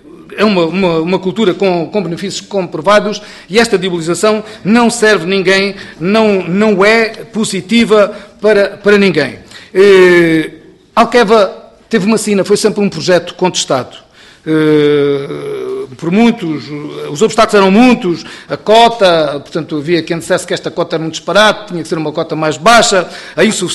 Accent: Alentejo, Portugal; como alentejano, não me revejo nada no retrato tão negativo que o deputado João Dias aqui fez do Alentejo.

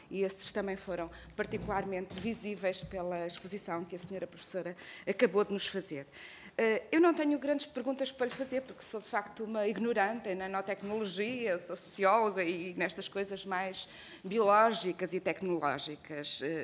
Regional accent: Portugal; para mim e para nós todos que somos portugueses e portuguesas

